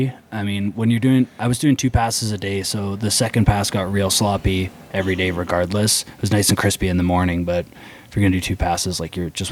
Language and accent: English; Canada; I mean, I am from Canada.